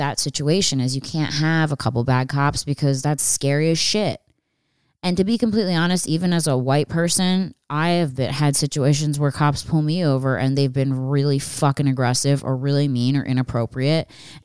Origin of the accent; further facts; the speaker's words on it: Pennsylvania, United States; I growing up outside of Philadelphia, I saw a lot of black on black gang violence